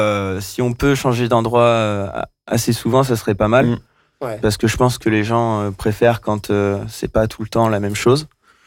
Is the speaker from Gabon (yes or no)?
no; Montluçon, Auvergne-Rhône-Alpes, France; Alors, on est Desertines, exactement. Ouais. Mais on a grandi à Montluçon et on est tout le temps resté à Montluçon.